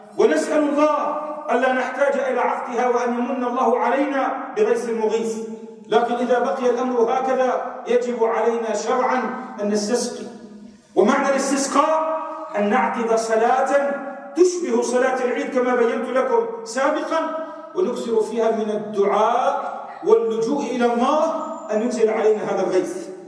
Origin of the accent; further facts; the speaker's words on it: Lebanon; والخبراء عندنا في لبنان يقولون